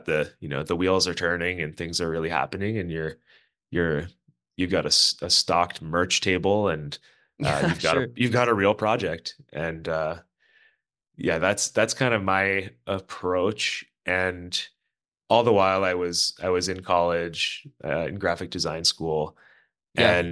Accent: Azilda, Ontario, Canada; I grew up in Isilda, Ontario, a little town part of Sudbury.

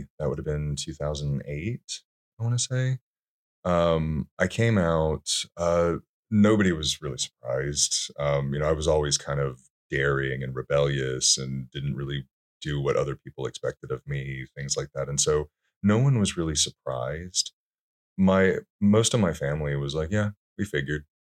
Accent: Alabama, United States; when I grew up, I grew up in Alabama in the 1990s.

